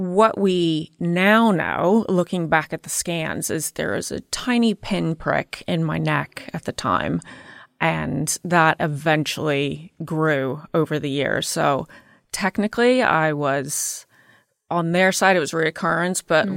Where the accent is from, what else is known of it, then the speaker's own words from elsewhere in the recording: England, United Kingdom; accent: English; now in United States; And I still have, yes, some of my accent. But everyone in America will say that I sound English.